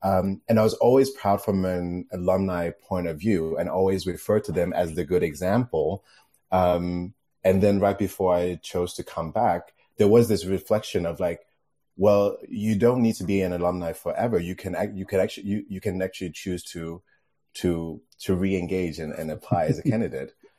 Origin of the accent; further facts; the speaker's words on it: Copenhagen, Capital Region of Denmark, Denmark; So there's a bit of a bias there because I'm from Copenhagen. So there's like, oh, there's actually a great company that's from my hometown.